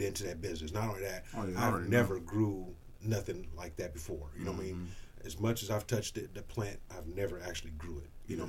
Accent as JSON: {"language": "English", "town": "Topeka", "region": "Kansas", "country": "United States", "said": "All right, well, we're from Topeka."}